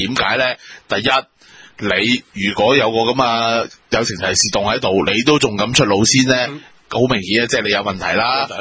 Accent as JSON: {"language": "Cantonese", "country": "Hong Kong", "said": "我哋香港人去食呢咁食咩呢"}